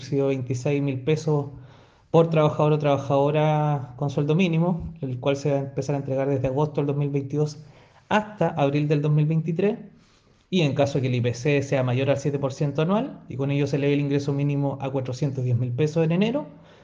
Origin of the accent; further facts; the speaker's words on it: Chile; que es lo que todos y todas nos merecemos como chilenos